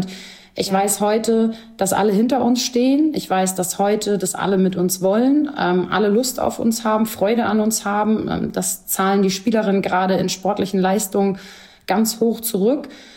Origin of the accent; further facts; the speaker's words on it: Hamburg, Germany; born there; ich bin hier in Hamburg geboren